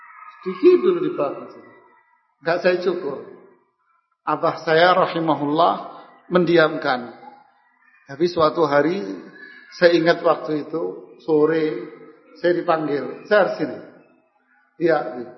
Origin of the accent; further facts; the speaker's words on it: East Java, Indonesia; pakai orang kita Jawa Timuran ya